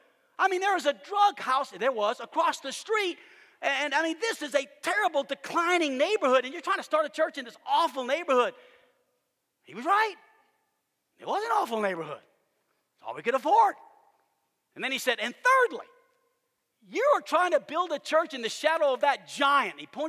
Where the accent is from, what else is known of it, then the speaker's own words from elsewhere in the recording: New Orleans, Louisiana, United States; I mean, listen, we grew up in New Orleans, Louisiana.